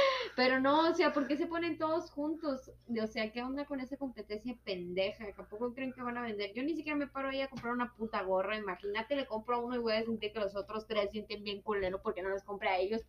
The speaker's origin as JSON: {"language": "Spanish", "country": "Mexico", "said": "No, no es chale, soy mexicana. Chale, porque soy mexicana."}